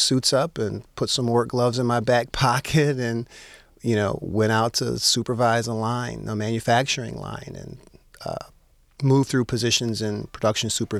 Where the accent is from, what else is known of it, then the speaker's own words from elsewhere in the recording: Detroit, Michigan, United States; it was a chance to kind of practice big firm law in my hometown and get some of the, experience that I knew would propel me forward. One of the things I liked about practicing in Detroit's market